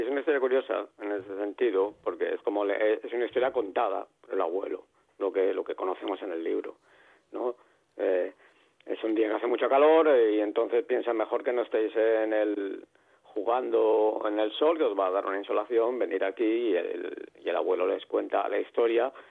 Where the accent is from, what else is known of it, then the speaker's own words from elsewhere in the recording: Balearic Islands, Spain; yo que soy mallorquín